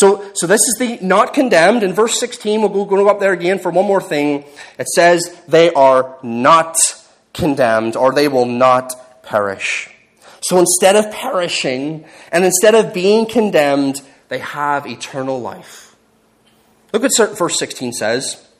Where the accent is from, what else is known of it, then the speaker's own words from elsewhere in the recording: Ireland; a couple windows that, as an Irish person, very easy to get into.